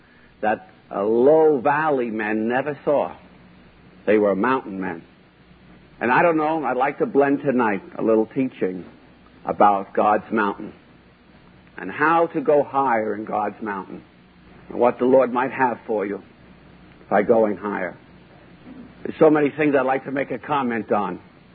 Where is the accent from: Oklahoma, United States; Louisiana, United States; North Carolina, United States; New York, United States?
New York, United States; New York City; I was raised in New York City